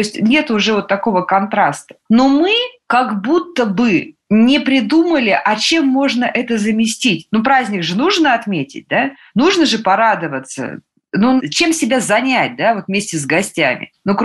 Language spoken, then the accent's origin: Russian; Novosibirsk, Novosibirsk Oblast, Russia; мы отмечаем таким образом Новый год в Новосибирске, в моем родном городе.